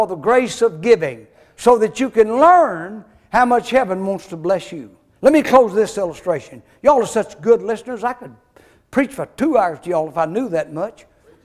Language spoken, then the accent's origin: English; Arkansas, United States; When I was a boy growing up in South Arkansas, there was 8 of us boys.